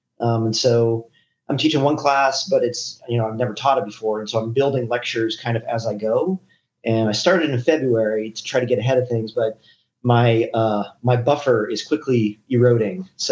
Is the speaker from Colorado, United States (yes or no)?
yes; Colorado, United States; born there; No, I was born in Colorado, and both my mom and dad were avid outdoorsmen, you know, backpacking, hiking, hunting, fishing, both of them.